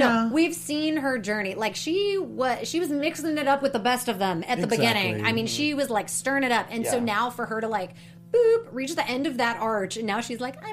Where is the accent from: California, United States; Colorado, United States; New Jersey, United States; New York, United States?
California, United States; Yes, and to me, like, I'm from Orange County.